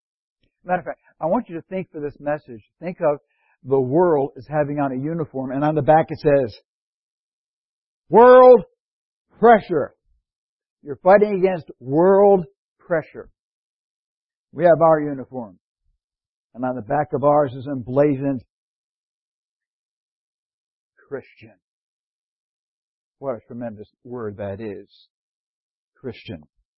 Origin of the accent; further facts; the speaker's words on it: Scotland, United Kingdom; I'm Scottish.